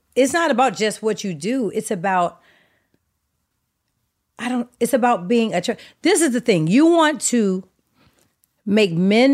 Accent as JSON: {"language": "English", "town": "Oakland", "region": "California", "country": "United States", "tie": "born or raised there", "said": "So, growing up in Oakland, you were … or you were"}